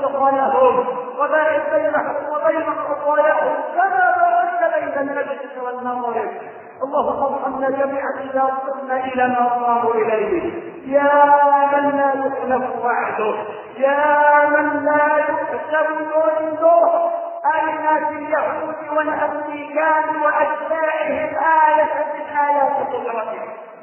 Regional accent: Egypt; اللهم احفظ بلدنا مصر

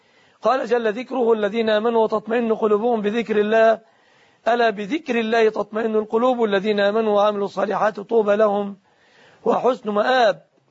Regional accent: Egypt; لكن هنا لا أعلم بنكا إسلاميا في بلادنا مصر

